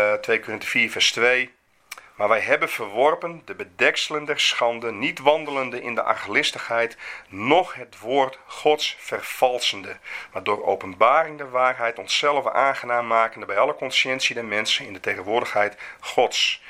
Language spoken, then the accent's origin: Dutch; Leeuwarden, Friesland, Netherlands; Ik kom uit Leeuwarden. Ik had vroeger les op het gymnasium